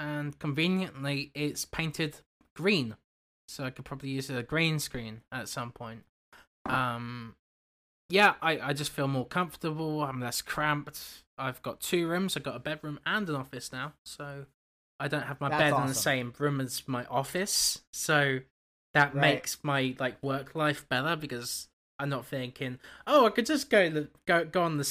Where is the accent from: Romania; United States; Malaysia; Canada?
Canada; I'm too Canadian.